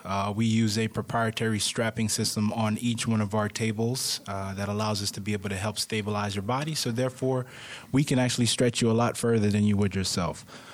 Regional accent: Florida, United States; I'm originally from Florida, so I've been playing football since eighth grade.

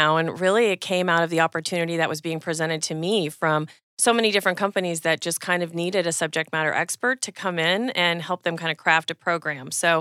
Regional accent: Tucson, Arizona, United States; also born or lived in Las Vegas; I moved to Tucson from Nevada, from Las Vegas. And, you know, at that age, there was very much a different style, if you will, with what the kids were wearing in Vegas and what they were wearing in Tucson.

